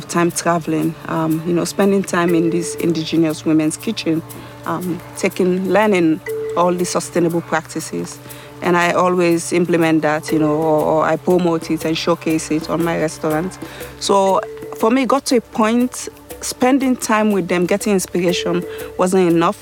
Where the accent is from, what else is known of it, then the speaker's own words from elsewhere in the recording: Freetown, Western Area, Sierra Leone; I was born in Freetown, Sierra Leone. I come from a tribe called the Fulanis. It's the largest nomadic tribe in Africa, actually. And we are herders, so I grew up in that community